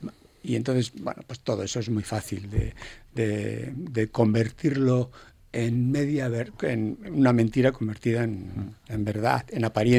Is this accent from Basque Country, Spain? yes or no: yes; Ondarroa, Basque Country, Spain; yo que soy de Ondarroa